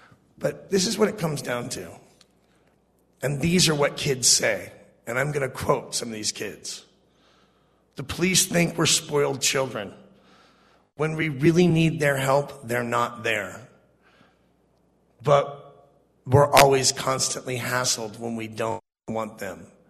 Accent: Dayton, Ohio, United States; I'm from Dayton, Ohio, the crossroads of America, one of the largest communities that has the largest opioid fentanyl issues and abuse.

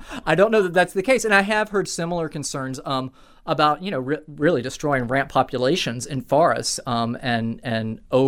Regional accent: Appalachia, United States; I was raised in the Blue Ridge Mountains, and growing up, nobody was handing me a pawpaw or feeding me apple stack cake or giving me Kushaw pie.

